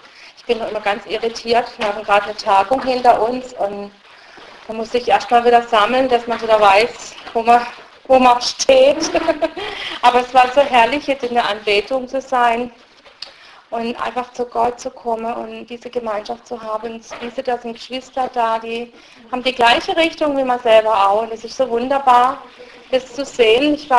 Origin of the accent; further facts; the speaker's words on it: Southern Germany, Germany; also born or lived in Russia; Ich bin dann in Süddeutschland aufgewachsen. Es war sehr schwierig für mich, als Zugereiste in einem Dorf zu leben. Man hat uns sehr als Flüchtlinge verachtet.